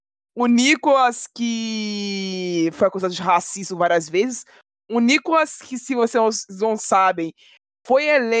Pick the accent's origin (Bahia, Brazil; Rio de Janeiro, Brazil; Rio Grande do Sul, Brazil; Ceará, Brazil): Rio de Janeiro, Brazil; Ficou constrangedor pra mim saber que foi na minha cidade, no meu estado, que eu amo tanto, que isso aconteceu.